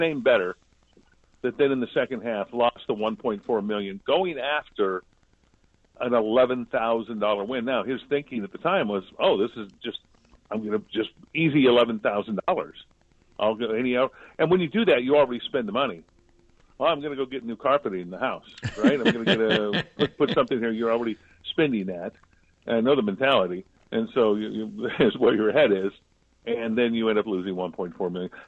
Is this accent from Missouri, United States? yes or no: no; California, United States; growing up, as I say all the time, growing up in Southern California, this was UCLA and USC